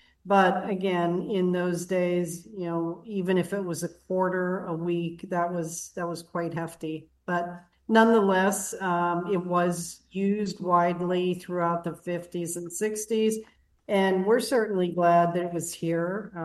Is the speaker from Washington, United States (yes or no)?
no; North Braddock, Pennsylvania, United States; I know I grew up in North Braddock, so I remember using the library